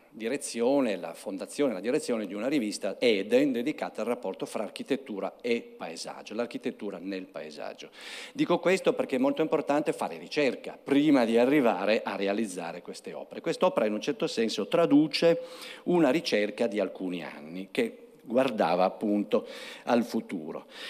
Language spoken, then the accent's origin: Italian; Turin, Piedmont, Italy; vorrei sottolinearlo da torinese